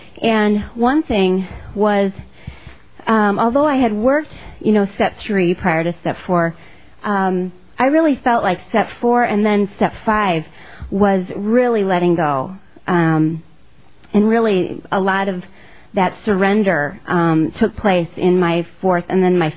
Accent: Milwaukee, Wisconsin, United States; I'm a grateful member of Al-Anon. I'm from Milwaukee, Wisconsin, and very, very grateful to be here.

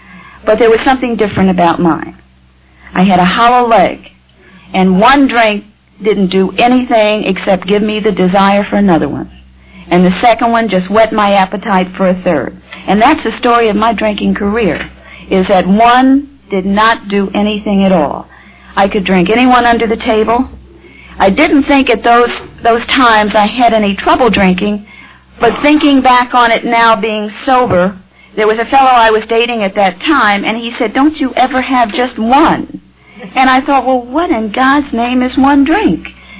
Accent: Midwest, United States; born there; I was born in the Midwest.

